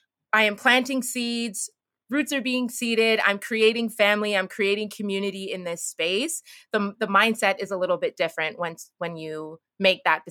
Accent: Canada; born there; my older brother was born in Ghana and I was born in Canada.

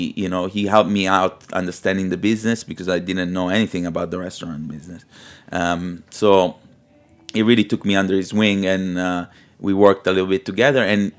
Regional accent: Liguria, Italy; now in New York, United States; And also growing up in the Ligurian region, going in the summertime, you see a lot of pastel colors and pink. And you see like pink buildings all over the place.

